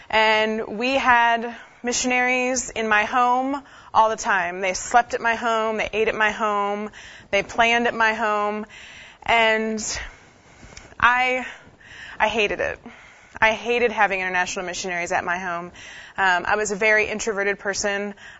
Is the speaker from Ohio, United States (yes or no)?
yes; Ohio, United States; I was born and raised in Ohio, and I was not raised in a Southern Baptist church.